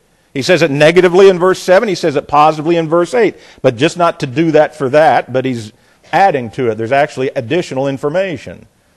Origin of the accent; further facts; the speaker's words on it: Indiana, United States; You know, I came down here from Indiana.